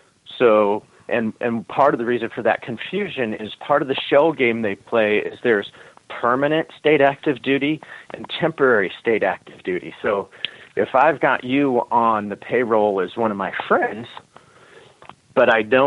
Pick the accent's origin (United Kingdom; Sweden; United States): United States; California; I don't see, as an American, take away the fact that I've lived in California my whole life, as an American